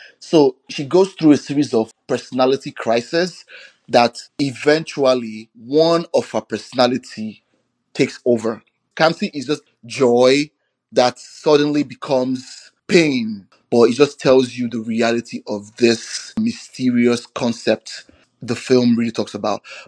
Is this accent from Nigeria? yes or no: yes; Nigeria; now in Bozeman, United States; It draws from this folklore back in my tribe. I'm Igbo from Nigeria.